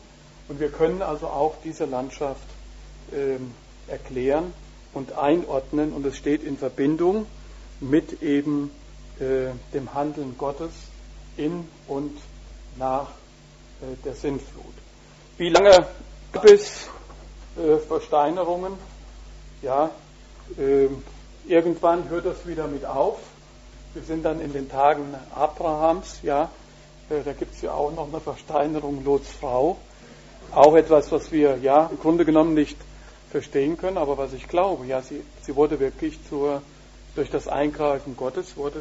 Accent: Hesse, Germany; Das weiß ich. Ich komme daher, aus dem Vogelsberg.

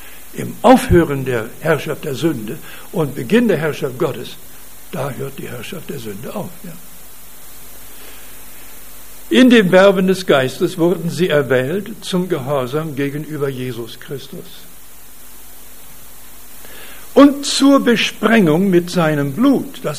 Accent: Western Canada, Canada; Ich komme aus dem Westen Kanadas, vielleicht habe ich das Beispiel hier schon einmal gebraucht, ich weiß nicht. Und als Junge habe ich die Kühe geholt, manchmal zu Fuß, manchmal zu Pferd.

